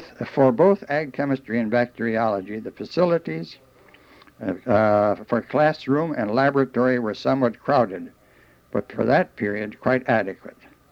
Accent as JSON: {"language": "English", "town": "Oshkosh", "region": "Wisconsin", "country": "United States", "tie": "born there", "said": "I was born in Oshkosh, Wisconsin on January 5th, 1901."}